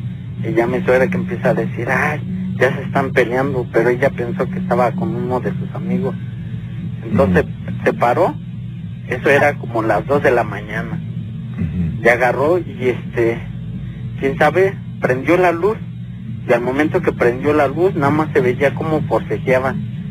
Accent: Hidalgo, Mexico; todos somos del estado de Hidalgo.

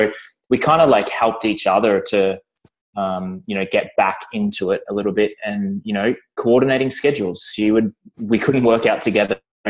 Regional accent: Australia; now in Vancouver, Canada; I grew up in Australia. I now live in Canada, in BC, in Vancouver, beautiful Vancouver.

